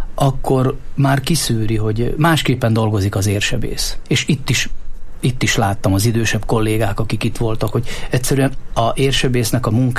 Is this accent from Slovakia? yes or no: yes; Slovakia; én Rasoncról származom, Felvidékről